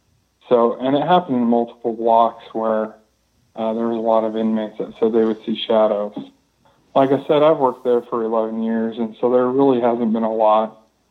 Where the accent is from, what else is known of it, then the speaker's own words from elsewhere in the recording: Utah, United States; I'm from Northern Utah.